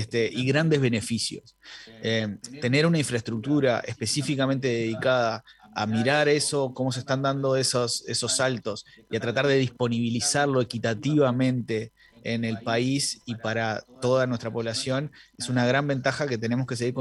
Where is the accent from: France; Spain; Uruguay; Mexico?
Uruguay; como uruguayos también tenemos que valorar esa posibilidad